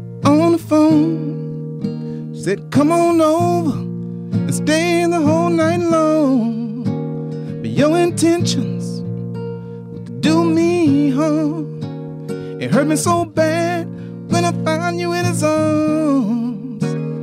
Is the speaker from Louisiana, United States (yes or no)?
yes; Baton Rouge, Louisiana, United States; I grew up in Baton Rouge. I started playing guitar and traveling with blues musicians at the age of 11 or 12.